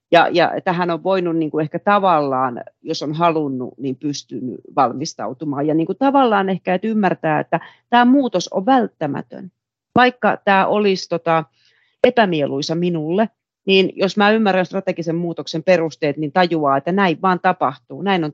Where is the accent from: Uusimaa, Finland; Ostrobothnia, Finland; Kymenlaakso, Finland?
Kymenlaakso, Finland; Kuusankoski; Mä oon itse Kuusankoskelta kotoisin tehdaspaikkakunnalta ja tuntuu, että se koko kaupunki kaatuu, kun ne tehtaat kaatui.